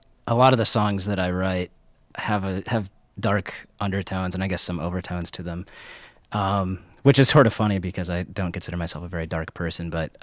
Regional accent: Viroqua, Wisconsin, United States; also born or lived in Milwaukee; I was born in Milwaukee, but I was adopted by parents that had moved from Minneapolis to the southwest corner of Wisconsin.

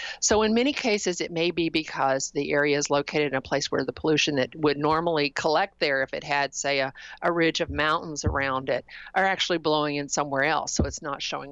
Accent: Tennessee, United States; three cities in my home state of Tennessee were on the 25 most polluted list.

